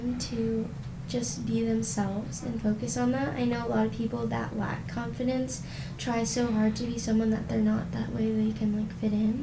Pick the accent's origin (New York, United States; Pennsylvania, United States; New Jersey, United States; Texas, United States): New Jersey, United States; moved away as an adult; now in Los Angeles, United States; I actually lived my entire life in New Jersey, and it's super boring.